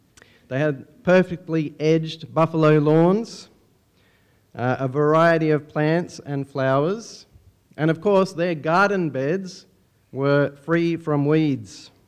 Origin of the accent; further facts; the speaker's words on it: Sydney, New South Wales, Australia; Now, I grew up in North Rocks, in northwest Sydney, if you're familiar with that part of the world.